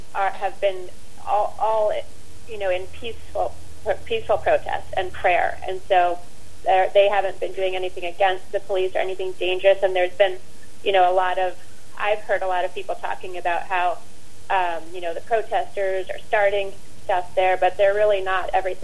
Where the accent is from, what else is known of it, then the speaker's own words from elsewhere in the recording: New York City, New York, United States; now in Old Chatham, United States; I'm actually from New York City, but I live in Old Chatham.